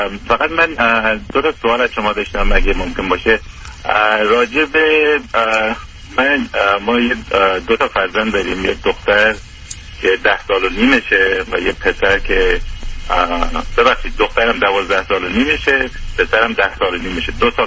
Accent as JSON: {"language": "Persian", "country": "Iran", "said": "با اینکه مثلا ما ایرانی هستیم"}